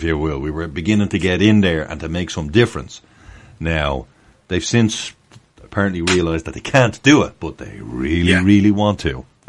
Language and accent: English; Ireland; I know this is a very unpopular thing as an Irishman to say, but essentially Ireland, as far as we can figure, Mark, it's still under the crown.